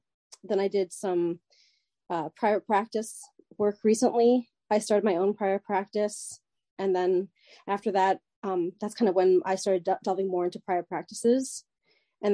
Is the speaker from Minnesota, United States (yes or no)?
yes; Minneapolis, Minnesota, United States; also born or lived in South Korea; So I'm not native Minnesota. I was born in South Korea, but grew up in Minneapolis, Minnesota for pretty much my whole life.